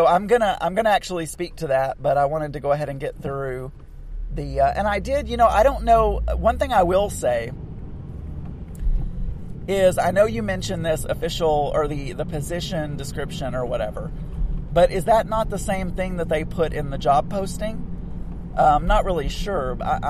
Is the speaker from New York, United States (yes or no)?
no; Arkansas, United States; also born or lived in Texas; and then I moved to North Arkansas, which I was born and raised in South Arkansas